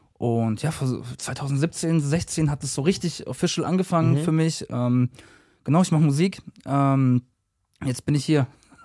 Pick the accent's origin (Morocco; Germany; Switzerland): Germany; Lörrach, Baden-Württemberg; Sehr, sehr stolz und sehr, sehr happy, Lörrach. Das ist